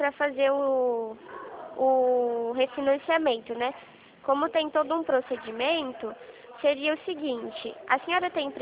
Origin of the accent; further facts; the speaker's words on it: São Paulo, Brazil; eu sou do interior de São Paulo, eu não sou de Barreiras